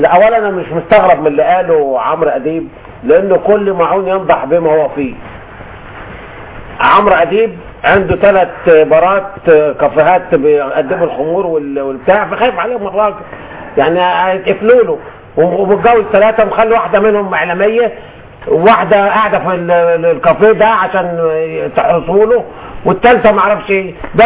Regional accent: Egypt; انا مواطن مصري بسيط

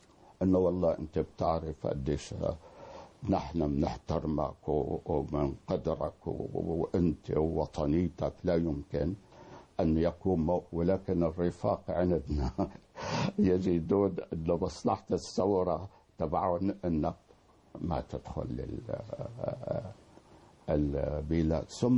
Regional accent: Syria; moved away; انا طلعت من سوريا بوضح النهار

